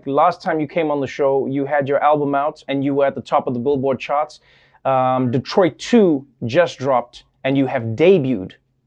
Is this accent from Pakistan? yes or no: no; South Africa; I grew up in South Africa. I grew up in a family where, for the most part